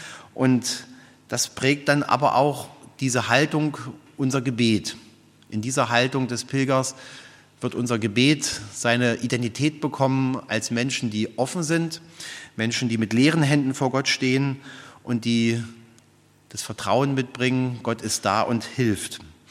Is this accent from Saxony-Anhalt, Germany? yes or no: yes; Schönebeck, Saxony-Anhalt, Germany; ein christliches Einkehrhaus in meiner Heimat in Schönebeck